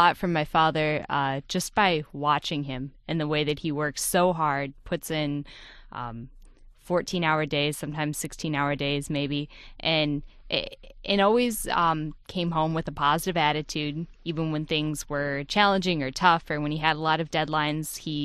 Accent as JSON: {"language": "English", "town": "St. Joseph", "region": "Michigan", "country": "United States", "tie": "born or raised there", "also_born_or_lived": "Chicago", "said": "Well, I was born in Chicago, Illinois, but shortly after, when I was about 2 1/2, moved to St. Joseph, Michigan"}